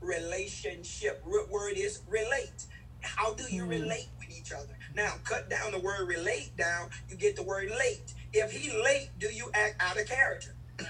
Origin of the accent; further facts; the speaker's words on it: Mississippi, United States; moved away; I stayed in the inner city when I came from Mississippi.